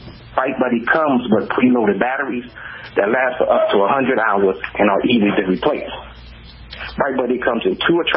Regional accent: Newark, New Jersey, United States; A little bit about myself. I'm from Newark, New Jersey, and I'm actually a OES veteran

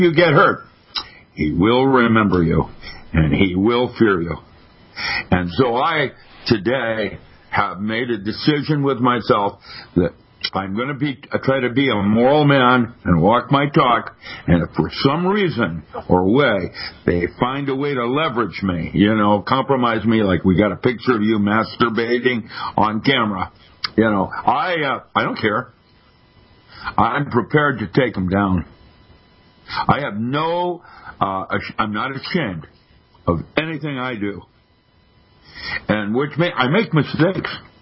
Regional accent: Philippines; Actually, I came to a conclusion about blackmail when I was 4 years old, growing up in the Philippines

